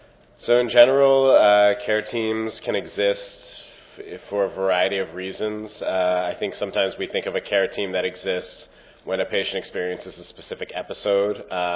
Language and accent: English; New York, United States; I am from New York. I work at a municipal hospital there called Metropolitan Hospital Center.